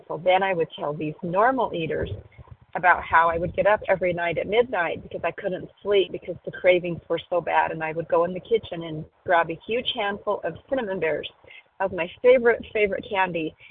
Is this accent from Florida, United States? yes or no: no; Utah, United States; compulsive overeater from Utah.